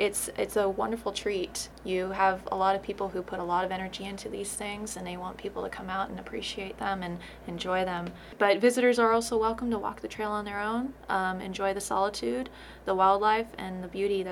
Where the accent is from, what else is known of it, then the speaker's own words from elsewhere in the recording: California, United States; I'm an interpretive ranger. I'm originally from California, and I'm here for the summer.